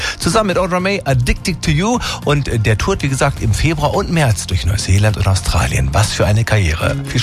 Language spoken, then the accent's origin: German; Tübingen, Baden-Württemberg, Germany; wenn ihr Stuttgart Richtung meiner Heimatstadt Tübingen zu schnell fahrt